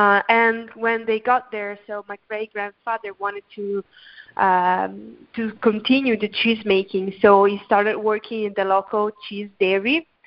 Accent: Grigno, Trentino-Alto Adige, Italy; English is a second language; I am in Italy. I'm in North Italy. I am currently in Grigno, which is my hometown. It's in the province of Trento, so near Lake Garda

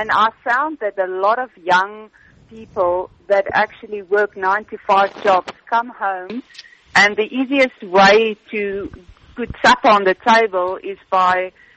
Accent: South Africa; we are South African.

